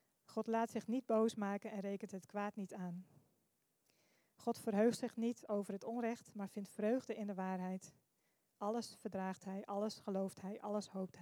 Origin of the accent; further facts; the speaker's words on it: Netherlands; waar we ook zeggen, zeker als Nederlanders, iedereen is gelijk en polderen en dat soort dingen